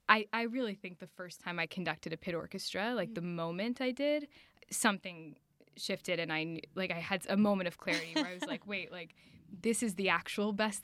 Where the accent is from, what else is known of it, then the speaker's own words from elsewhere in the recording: Connecticut, United States; also born or lived in Atlanta, United States; I was born in Atlanta, but by middle school had moved to Connecticut, which is where my parents still are.